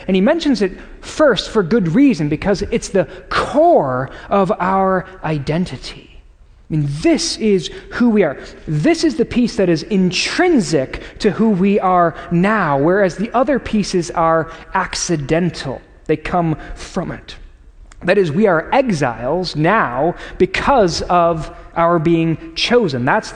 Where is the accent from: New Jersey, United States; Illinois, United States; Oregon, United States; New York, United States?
Illinois, United States; Chicago; Yes, I'm from Chicago. Of course we know how to make pizza.